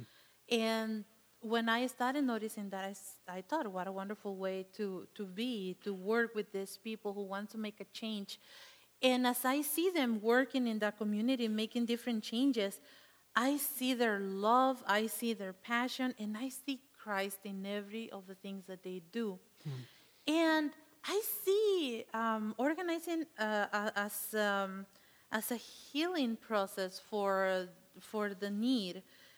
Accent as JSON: {"language": "English", "country": "Mexico", "said": "I am originally from Mexico."}